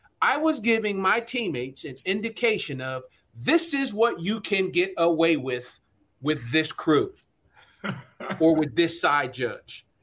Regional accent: Trenton, New Jersey, United States; also born or lived in Lower Bucks County, Pennsylvania; I grew up in Trenton, New Jersey, and in Lower Bucks County, wanting to play for Buddy Ryan.

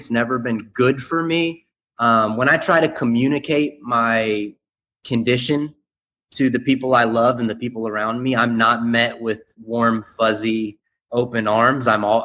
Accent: Austin, Texas, United States; I was born and raised in Austin, Texas.

